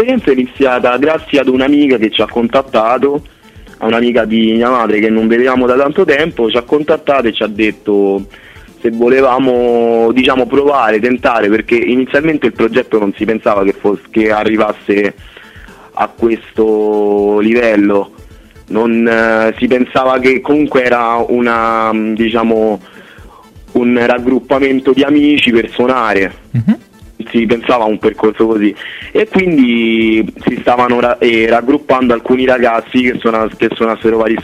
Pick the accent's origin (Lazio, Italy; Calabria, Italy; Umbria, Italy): Lazio, Italy; Rome; io sono di Roma